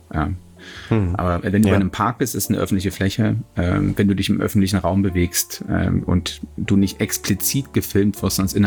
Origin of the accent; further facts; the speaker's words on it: Hamburg, Germany; also meine Heimatstadt Hamburg, mehrfach gedreht